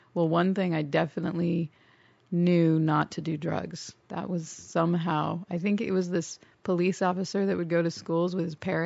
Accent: Sherman Oaks, California, United States; I grew up in Sherman Oaks. In the valley.

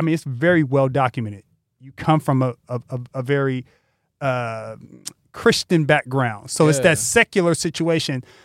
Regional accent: Altadena, California, United States; So what I find amazing is when I was growing up in Altadena, we lived in a very mixed community.

